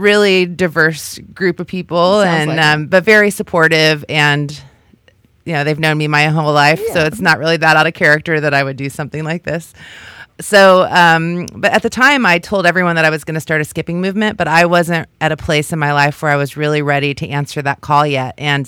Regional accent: Indiana, United States; now in San Francisco, United States; I moved to San Francisco from Indiana in 1996

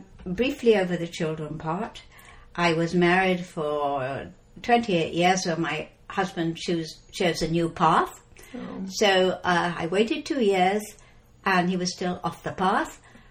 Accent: England, United Kingdom; moved away as an adult; now in United States; Originally, I came from England 13 years ago.

